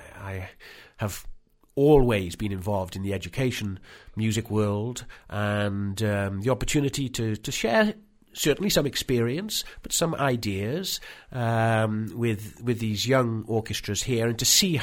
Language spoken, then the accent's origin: English; Wales, United Kingdom; being a Celt, I'm from Wales